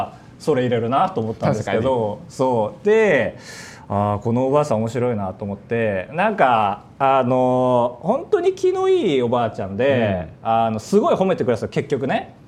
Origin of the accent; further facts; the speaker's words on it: Hokkaido, Japan; 僕がその北海道出身ですって言ったら